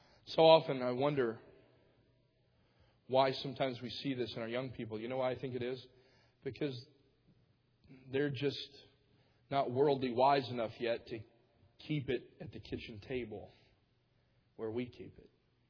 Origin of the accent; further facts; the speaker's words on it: the South, United States; I'm from the South. I can't call you by the first name.